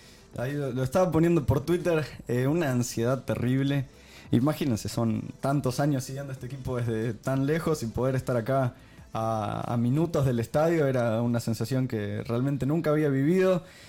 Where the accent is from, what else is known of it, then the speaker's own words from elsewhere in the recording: Montevideo, Uruguay; now in California, United States; vengo de Uruguay, de Montevideo, una ciudad chica, 1 millón de habitantes, para que se hagan una idea.